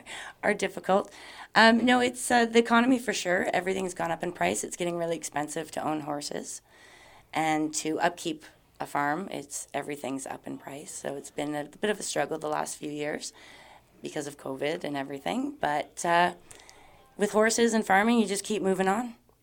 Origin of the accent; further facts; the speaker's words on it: British Columbia, Canada; now in Ontario, Canada; I grew up in the Okanagan Valley in BC. And so when we came across to Ontario, we bought a farm.